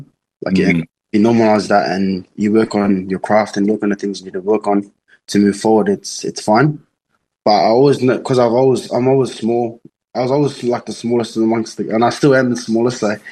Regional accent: Samoa; I know the villages of where I'm from in Samoa. So I'm from Kunga Fuafua and Afenga. And my dad is half Chinese, so I think that makes me quarter.

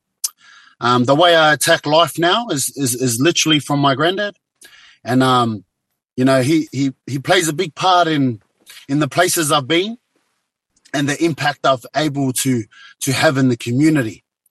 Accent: Porirua, Wellington, New Zealand; born there; And my heritage is Samoa, but I'm born in New Zealand, from Porirua.

